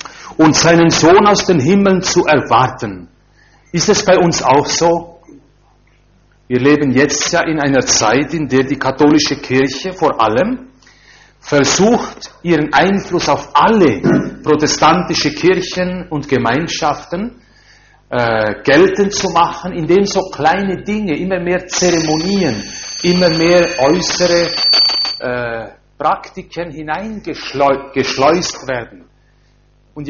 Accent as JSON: {"language": "German", "town": "Mörel", "region": "Valais", "country": "Switzerland", "said": "Er hat damals in Mörrel den Pfarrer vertreten, wo ich herkomme."}